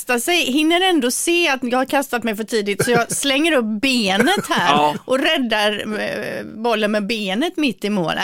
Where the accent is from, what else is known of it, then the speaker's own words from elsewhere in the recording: Kalmar, Kalmar County, Sweden; Kalmar, jag kommer från Kalmar också.